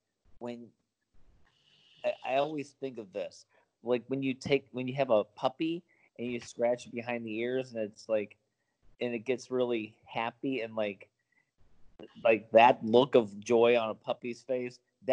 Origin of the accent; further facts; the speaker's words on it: United States; like, as an American, stupid American